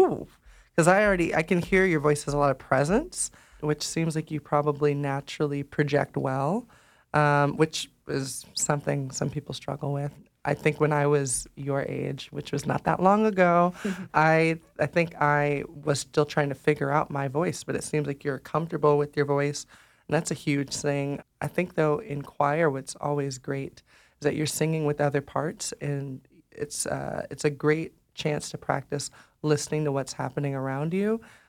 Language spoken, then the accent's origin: English; Tacoma, Washington, United States; now in Portland, United States; I grew up in Tacoma, Washington. I've lived here in Portland for the past 10 years, actually going on 11.